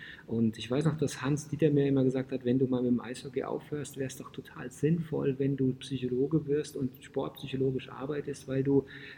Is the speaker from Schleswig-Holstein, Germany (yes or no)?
no; Bad Nauheim, Hesse, Germany; habe dann in Bad Nauheim wieder gespielt, in meiner Heimatstadt und habe in Gießen studiert.